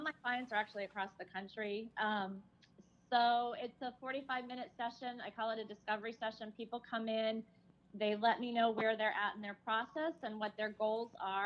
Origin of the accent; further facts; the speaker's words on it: New England, United States; So I grew up in New England.